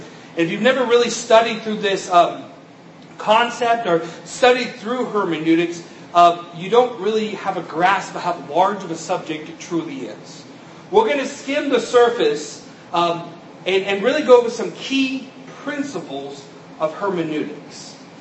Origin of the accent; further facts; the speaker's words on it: California, United States; I thought growing up in California, I was kind of immune to allergies. And then I moved to Texas